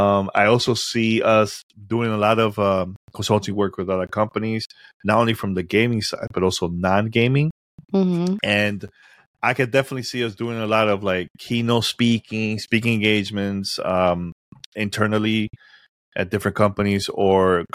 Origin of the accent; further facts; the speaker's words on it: Dominican Republic; from Dominican Republic, of course.